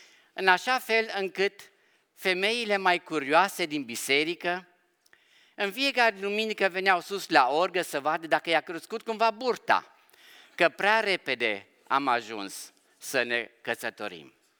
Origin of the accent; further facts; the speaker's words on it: Brașov, Brașov County, Romania; sunt original din Brașov, dintr-o familie maghiară-germană. Am studiat în Cluj la teologia protestantă din Cluj